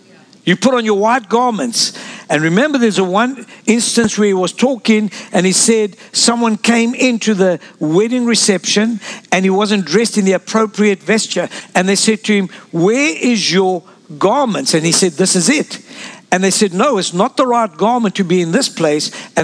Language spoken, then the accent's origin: English; Lebanon; also born or lived in South Africa; I'm from Lebanon, born in South Africa